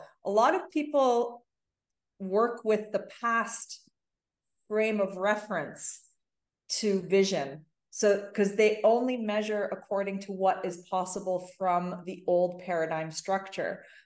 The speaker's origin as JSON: {"language": "English", "town": "Toronto", "region": "Ontario", "country": "Canada", "tie": "born or raised there", "said": "I grew up in Toronto"}